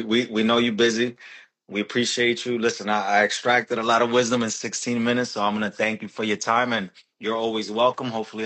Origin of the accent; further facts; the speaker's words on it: New York, United States; Sorry, but you know, we're from New York. We speak faster.